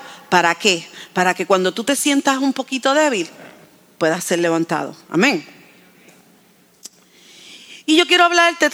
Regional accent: Bayamón, Puerto Rico; also born or lived in Arecibo / Camuy; yo soy de Arecibo. Yo nací en Arecibo, no soy de Arecibo porque yo, no, yo creo que estuve 3 días en Arecibo nada más. A lo que daban de alta. Y viví en Camuy, pero yo soy de Bayamón. Yo soy vaquera.

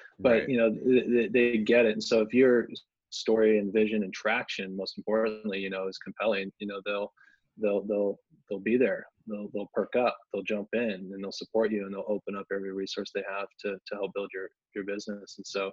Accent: Seattle, Washington, United States; I mean, I grew up in Seattle, right? Like, I've been here for a while, and so I saw Amazon grow

